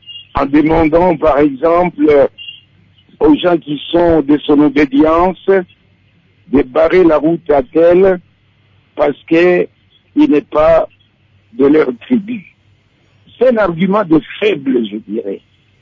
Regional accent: Kivu, DR Congo; Moi, je suis du Kivu, un Mswahili.

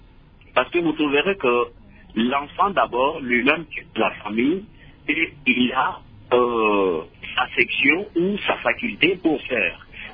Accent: DR Congo; chez nous en RDC

